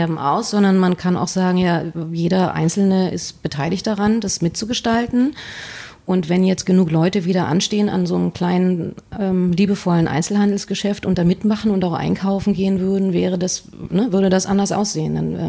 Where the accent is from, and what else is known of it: Germany; born or raised there; also born or lived in West Germany